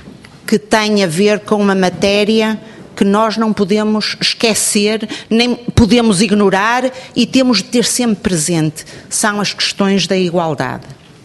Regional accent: Vila Nova de Famalicão, Braga, Portugal; que é o meu círculo de residência, de naturalidade, que é o Círculo de Braga, e sou de Vila Nova de Famalicão.

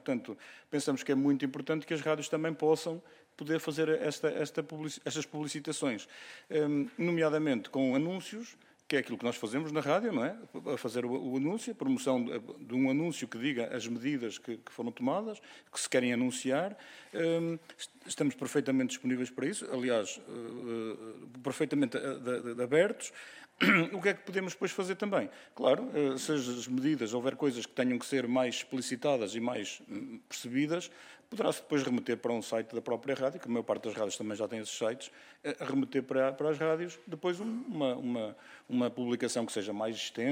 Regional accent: Vila Real, Portugal; eu que venho do interior, venho de Vila Real

